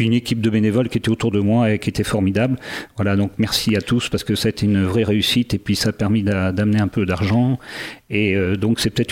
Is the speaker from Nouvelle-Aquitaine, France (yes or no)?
yes; Tonnay-Charente, Nouvelle-Aquitaine, France; also born or lived in Rochefort; Alors, je suis originaire de Rochefort-sur-Mer. Je suis originaire d'une famille d'origine modeste, donc rochefortaise. Et ensuite, dès mon plus jeune âge, je suis venu donc sur Tonnet-Charente, qui est un peu ma ville d'adoption. Hein. J'y suis resté de nombreuses années.